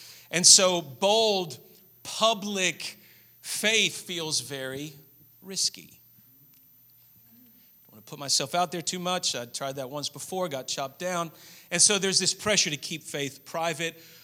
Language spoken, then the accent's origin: English; Australia; accent: American; I know I have an American accent, but I'm speaking to you not as an American judging your culture. I am speaking as a fellow Australian.